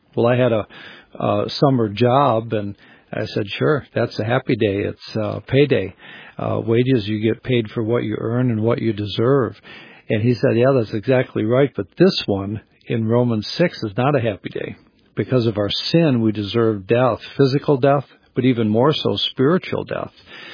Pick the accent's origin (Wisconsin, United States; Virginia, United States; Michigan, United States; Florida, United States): Wisconsin, United States; Oshkosh; I was raised in Oshkosh, Wisconsin